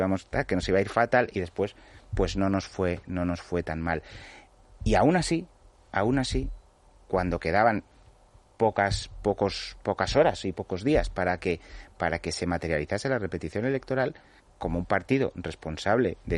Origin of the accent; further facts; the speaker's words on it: Madrid, Community of Madrid, Spain; now in Catalonia, Spain; Yo llegué de Madrid